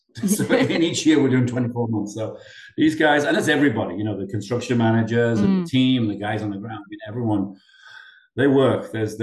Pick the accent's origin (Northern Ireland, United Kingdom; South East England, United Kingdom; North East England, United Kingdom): North East England, United Kingdom; Newcastle; accent: Geordie; moved away; You wouldn't believe I'm a Geordie from the West End of Newcastle.